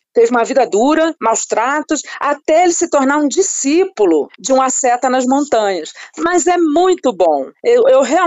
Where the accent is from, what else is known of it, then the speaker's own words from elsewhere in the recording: Brazil; now in India; Na minha vivência de 7 anos na Índia, eu como brasileira, né? E, bom, eu entrei para uma família indiana, né? Eu casei com um jornalista indiano, que mora aqui